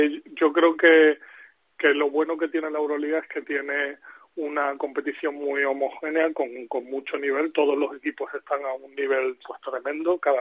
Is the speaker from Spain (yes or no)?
yes; Spain; en la Euroliga somos 7 árbitros españoles